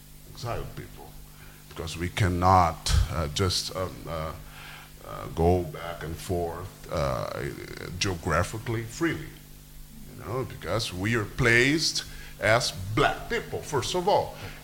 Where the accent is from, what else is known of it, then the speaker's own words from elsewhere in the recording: Brazil; Nowadays, I'm from Brazil.